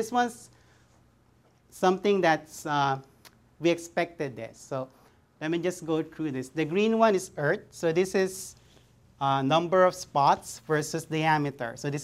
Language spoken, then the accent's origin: English; Philippines; So by the way, yeah, I forgot I'm from the Philippines, so I put my flag there.